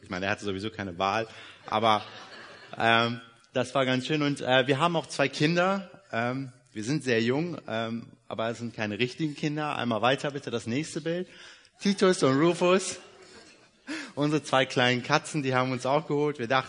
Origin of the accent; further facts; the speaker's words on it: Leer, Lower Saxony, Germany; also born or lived in Iran; Ich bin gebürtiger Iraner und vor 20 Jahren nach Deutschland gekommen mit meiner Familie, hier aufgewachsen. Mein Bruder ist auch hier geboren, in Oldenburg, gar nicht so weit weg von hier. Und wir leben seit ungefähr 19 Jahren haben wir in Leer gelebt